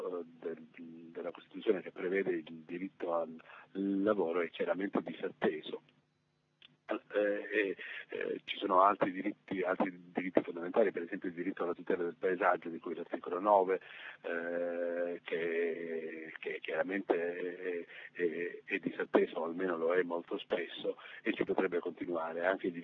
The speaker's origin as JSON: {"language": "Italian", "region": "Calabria", "country": "Italy", "tie": "born there", "said": "La differenza di trattamento fra i cittadini che so io della Toscana, dove io abito, e quelli della Calabria, dove io sono nato, è una differenza molto marcata."}